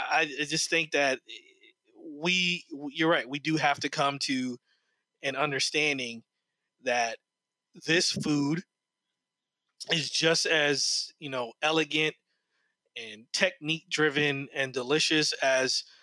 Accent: New Jersey, United States; My grandmother, I grew up in New Jersey. She grew up in North Carolina.

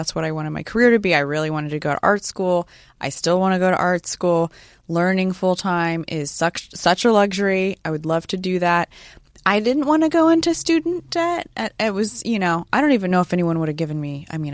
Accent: Sacramento, California, United States; I grew up in Sacramento. It's a lot like Lady Bird depicts.

